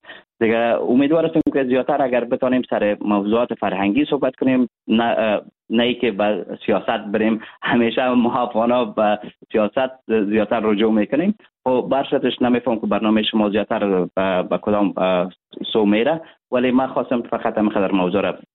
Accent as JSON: {"language": "Persian", "country": "Afghanistan", "said": "کل ما یک افغان هستیم"}